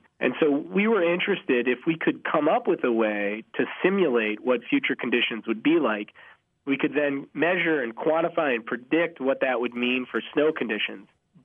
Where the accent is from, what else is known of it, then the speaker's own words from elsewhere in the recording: Madison, Wisconsin, United States; also born or lived in Wyoming; I grew up in Madison, and then I went to school at the University of Wisconsin, Stevens Point. And then I went out west to Wyoming, where I did my master's.